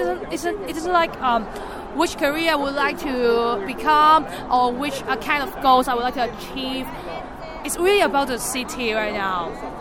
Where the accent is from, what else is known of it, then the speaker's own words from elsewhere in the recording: Hong Kong; I'm CEO from Hong Kong.